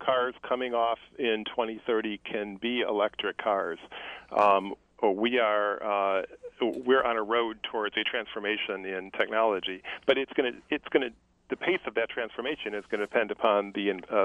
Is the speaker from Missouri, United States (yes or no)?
no; Michigan, United States; I come from Michigan, and I have seen the devastation of Michigan's economy over the course of the past several decades